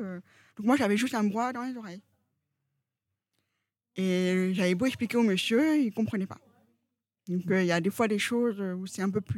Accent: France; Ben non, je suis française.

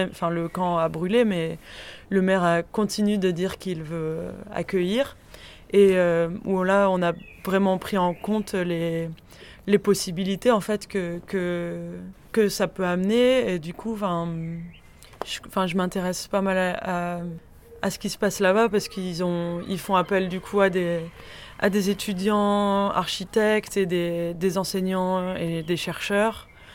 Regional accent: England, United Kingdom; on est Anglais, là notre île elle est en train de se détacher, mais nous en fait on est Européens

